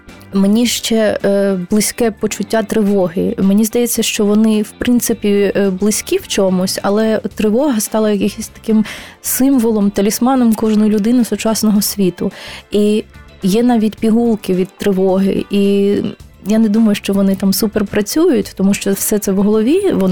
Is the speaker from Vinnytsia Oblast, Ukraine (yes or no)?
no; Kyiv, Ukraine; Хоча я Київ обожнюю, це моє рідне місто, дійсно, хоча багато хто думає, що я з Чернігова. Мій рід з Чернігова, але я киянка.